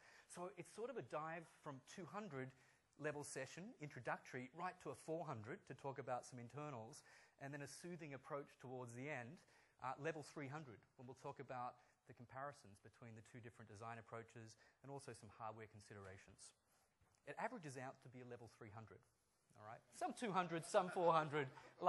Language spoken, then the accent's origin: English; Australia; accent: Australian tinged with American; also born or lived in United States; I am Australian, although my accent is slightly tinged with an American accent because I've been living there for the past 4 years, although I've recently returned home.